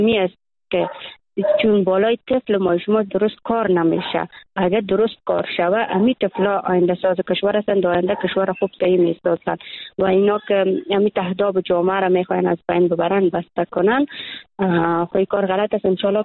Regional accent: Afghanistan; ما دختران افغان هستیم

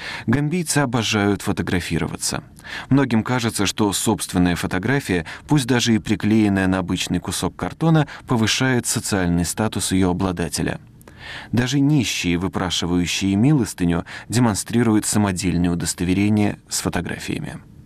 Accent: Russia; Сообщение, что я из России, вызывает удивление.

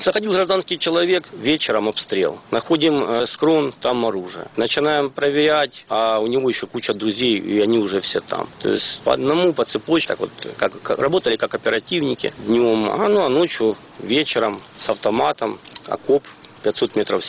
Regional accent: Luhansk, Luhansk Oblast, Ukraine; да я такий же, як і ви, я ж луганчанин.

